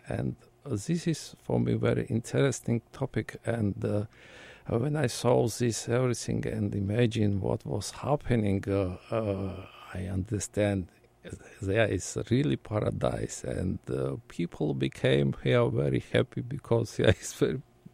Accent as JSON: {"language": "English", "country": "Georgia", "second_language": "English", "moved": "yes", "lives_now": "Portland, United States", "said": "I can say now I am new Mainer. I came from Georgia 2 years ago, and I like here very much, and I like very much Portland."}